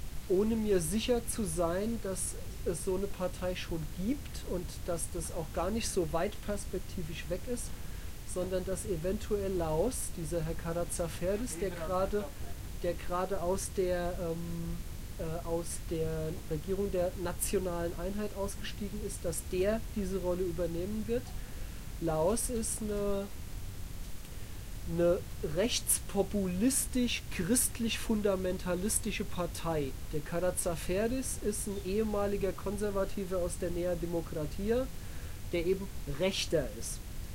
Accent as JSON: {"language": "German", "country": "Germany", "said": "Es ist aber nicht so, dass jetzt zum Beispiel ich als Deutscher in Griechenland ständig dumm angemacht werde"}